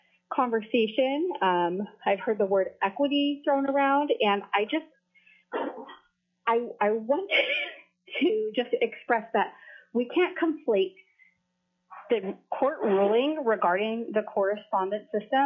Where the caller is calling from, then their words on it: Sterling, Alaska, United States; and I am calling from Sterling.